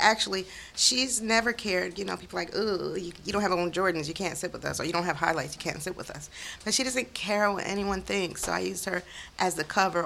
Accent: Hiltonia, Georgia, United States; now in Durham, United States; I have a large, very close-knit family, and we're from Hiltonia.

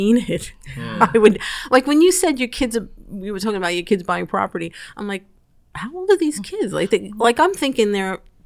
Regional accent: Brooklyn, New York, United States; They played my hometown, Brooklyn.

